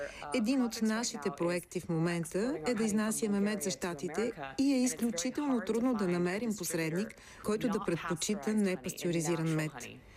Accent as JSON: {"language": "Bulgarian", "region": "coast", "country": "United States", "lives_now": "Bulgaria", "said": "хората по крайбрежието, откъдето съм аз и където доходите са добри, ценят местния мед"}